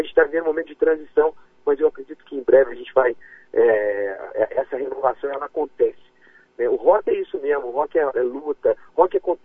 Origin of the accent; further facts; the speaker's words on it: Alfenas, Minas Gerais, Brazil; now in Belo Horizonte, Brazil; Mas eu sou de Alfenas, do sul de Minas. Mudei para cá em 1993